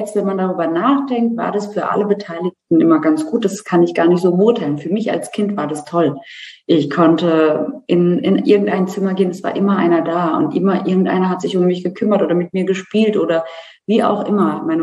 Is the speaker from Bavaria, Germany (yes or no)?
yes; Bavaria, Germany; Ich bin in Deutschland geboren und bin in Unterfranken groß geworden, also in Bayern. Und meine Eltern kommen aus der Türkei, Ostanatolien.